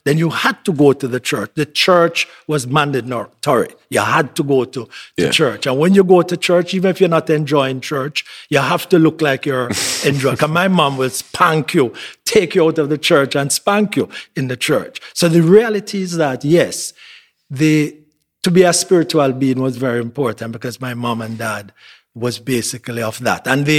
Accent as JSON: {"language": "English", "town": "Springfield", "region": "Saint Elizabeth", "country": "Jamaica", "said": "So I'm from Springfield, St. Elizabeth. This is in the north of St. Elizabeth."}